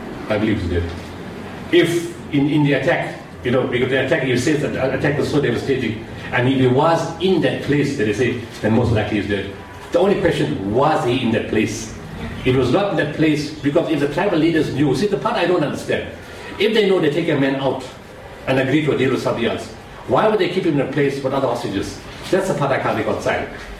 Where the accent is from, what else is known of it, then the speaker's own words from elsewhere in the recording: South Africa; even after I spoke to her as a South African, she still didn't trust anybody.